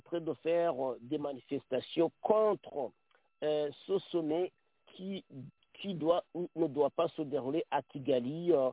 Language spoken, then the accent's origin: French; Canada; et ici au Canada même, et ailleurs dans le monde, y compris le Rwanda, même si je suis Canadien d'origine rwandaise.